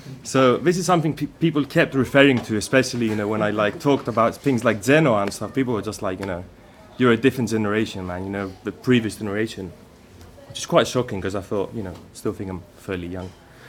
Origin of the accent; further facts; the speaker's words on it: Patras, Western Greece, Greece; who was actually assassinated in my hometown, in Patras, defending his high school